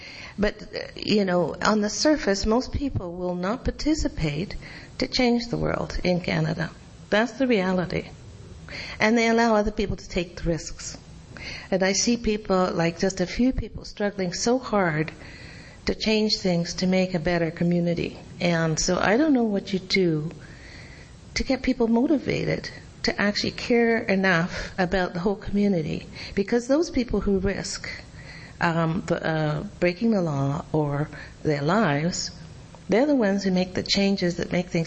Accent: Australia; because I'm from Australia originally

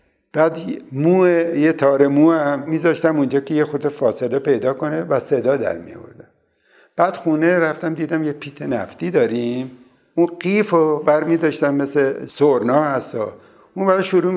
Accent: Lar, Fars, Iran; من در شهر لار متولد شدم در تاریخ 1314. اونجا بیشتر از 3 کلاس مدرسه نداشت

